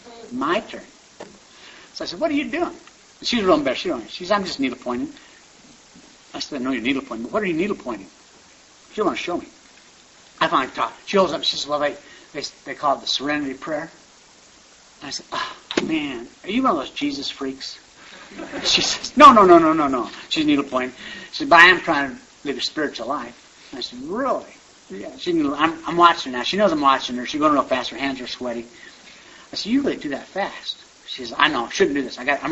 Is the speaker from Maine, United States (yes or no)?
no; Orem, Utah, United States; I said, well, I grew up in Orem, Utah.